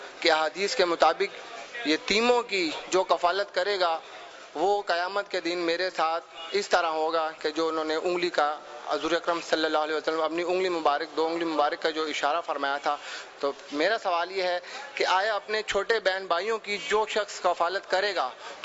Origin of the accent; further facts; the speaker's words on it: Peshawar, Khyber Pakhtunkhwa, Pakistan; میں پشاور سے تعلق رکھتا ہوں،